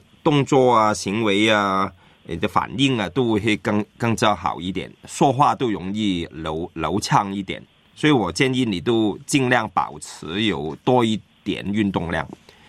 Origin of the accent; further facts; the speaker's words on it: Hong Kong; 就算我们香港人都很多人没有实践做运动